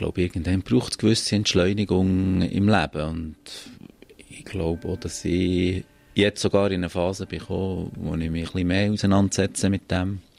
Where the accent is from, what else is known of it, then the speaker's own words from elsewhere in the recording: Bern, Switzerland; die Region, wo ich aufgewachsen bin, wo wir jetzt so hier sind, gehört für mich halt schon zu den Highlights in der Schweiz.